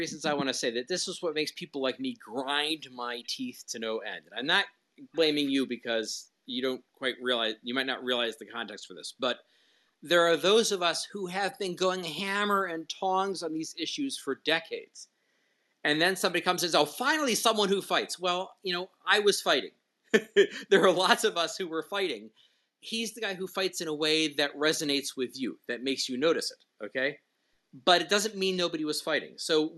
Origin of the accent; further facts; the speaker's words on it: Midwest, United States; see, I'm a Midwesterner. Trump never resonated with me because I'm a Midwesterner. We're too polite. We're too nice.